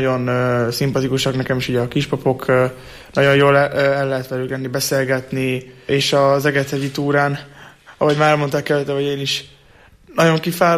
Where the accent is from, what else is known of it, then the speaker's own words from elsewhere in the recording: Eger, Heves, Hungary; vagyok, 15 éves, elsős vagyok a Gárdonyi Géza Ciszterci gimnáziumban, és EGRI vagyok.